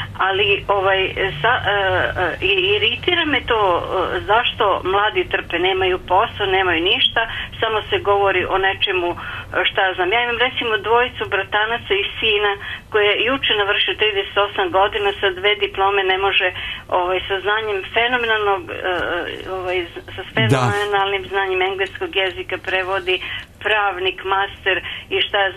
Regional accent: Vojvodina, Serbia; mada i u Vojvodini, ja sam iz Rejna

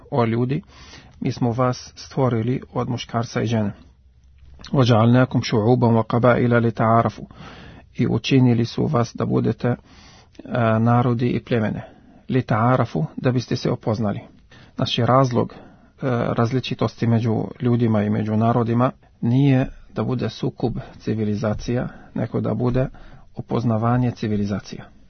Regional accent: Lebanon; Serbian is a second language; now in Serbia; Ja sam iz Libana i došao sam u Srbiju prvi put u 2011.

